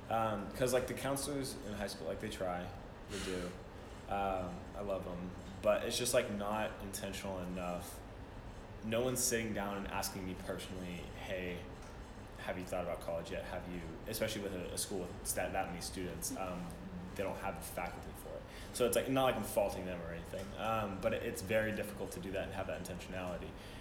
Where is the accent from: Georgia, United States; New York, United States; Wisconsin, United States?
Georgia, United States; Cumming; I grew up in Cumming, Georgia, which is like the third most conservative county in the U.S. or something ridiculous.